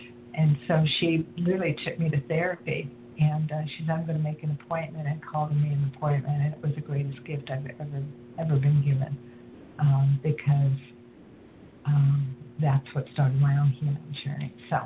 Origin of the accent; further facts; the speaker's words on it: Santa Cruz, California, United States; I grew up in Santa Cruz, which is a beach resort town